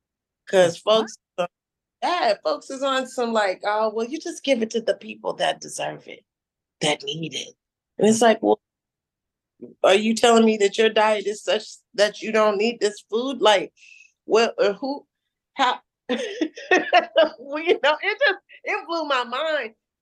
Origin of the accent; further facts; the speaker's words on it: Seattle, Washington, United States; growing up in Seattle, where there's so many different cultures represented, it was just easy to do.